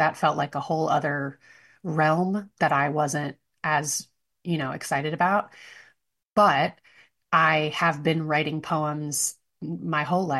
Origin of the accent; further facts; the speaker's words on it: New York City, New York, United States; When I was a teenager, I grew up in New York City and I accidentally stumbled into a dive bar that hosted live poetry, open mics, and poetry slams